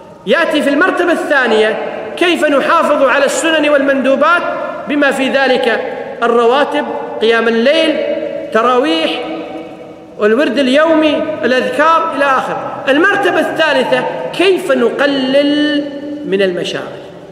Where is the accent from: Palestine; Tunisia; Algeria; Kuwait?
Kuwait; عندنا في الكويت